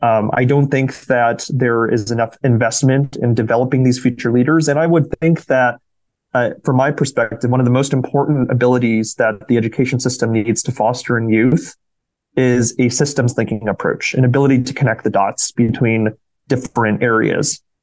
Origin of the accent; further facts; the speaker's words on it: Wisconsin, United States; something that my home state of even Wisconsin is already seeing, where climate change is impacting growing seasons.